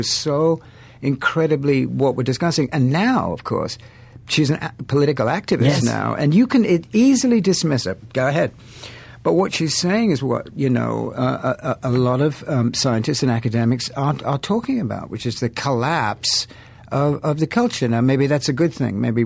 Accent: England, United Kingdom; You know, I'm English.

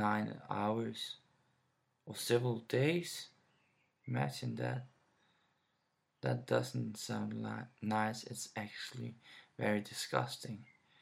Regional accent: Denmark; first language Danish; English is a second language; It's not my primary language. I'm from Denmark, where we talk Danish, or as it's said in Danish, Dansk.

